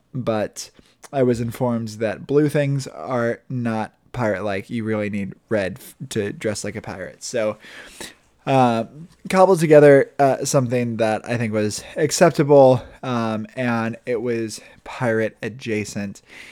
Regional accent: Midwest, United States; I kind of marvel at people from the Midwest, which I'm from the Midwest

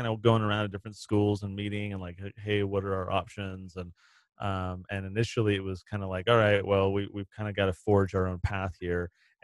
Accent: San Diego, California, United States; now in Utah, United States; I grew up in San Diego. I now live in Utah. Very different climates, but I've gotten used to it.

